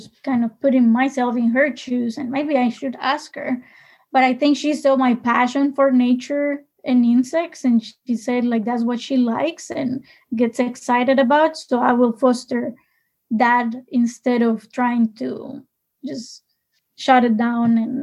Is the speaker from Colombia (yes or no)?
yes; Colombia; Like I grew up in Colombia when we still have guerrillas and narcos.